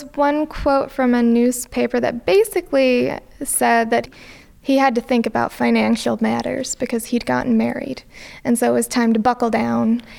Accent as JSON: {"language": "English", "town": "Davenport", "region": "Iowa", "country": "United States", "said": "I'm from Davenport, so I'm familiar with like Monkey Island"}